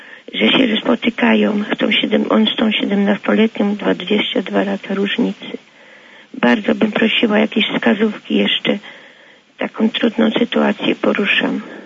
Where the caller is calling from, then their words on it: Kraków, Lesser Poland, Poland; z Krakowa.